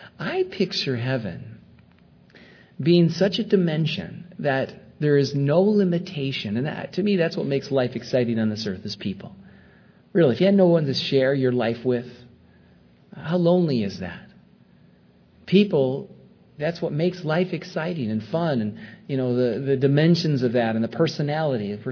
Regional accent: Michigan, United States; this is the thing that I felt so strongly when I was growing up in Michigan.

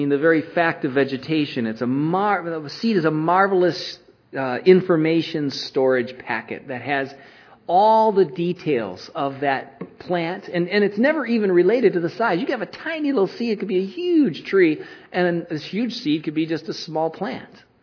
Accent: Michigan, United States; I grew up in Michigan and I always remember around a particular time in summer, the cottonwood trees.

